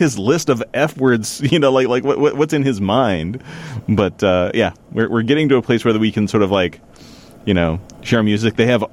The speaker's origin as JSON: {"language": "English", "town": "Billings", "region": "Montana", "country": "United States", "said": "And I'm from Billings, Montana."}